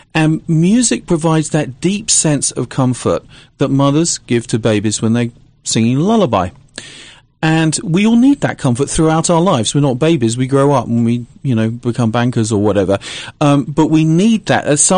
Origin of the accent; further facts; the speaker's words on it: United Kingdom; I'm actually British.